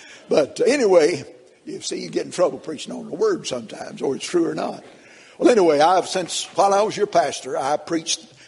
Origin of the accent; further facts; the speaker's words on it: United States; born there; First, I want to thank God that I was born in America.